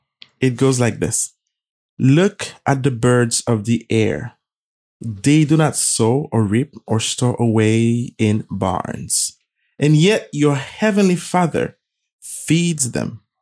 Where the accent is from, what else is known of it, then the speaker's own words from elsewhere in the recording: Haiti; also born or lived in Taiwan; I was born and raised in Haiti by a single mother.